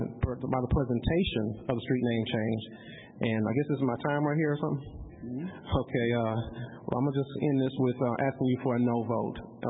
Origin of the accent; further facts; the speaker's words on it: Louisiana, United States; now in Dallas, United States; I'm originally from Louisiana, but I chose Dallas because Dallas has the second largest VA in the country